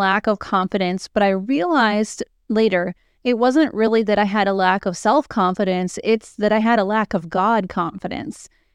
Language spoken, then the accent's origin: English; Midwest, United States; You know, I'm from the Midwest. I live in the Midwest. I will probably always live in the Midwest, and we are very much meat and potatoes.